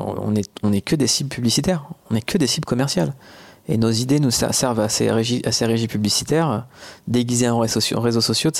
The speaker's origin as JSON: {"language": "French", "country": "France", "tie": "born there", "said": "Moi, je suis né en France."}